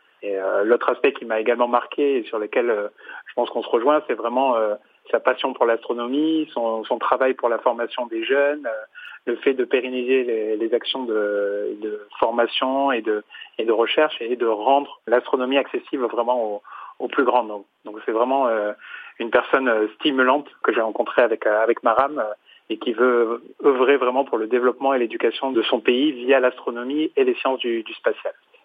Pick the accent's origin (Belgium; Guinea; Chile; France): France; Nice, Provence-Alpes-Côte d'Azur; born there; Moi, je suis né à Nice, de parents sénégalais.